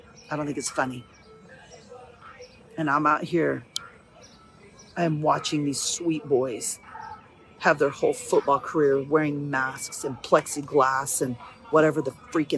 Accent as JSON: {"language": "English", "country": "United States", "said": "I'm an American. And in America, we do things right."}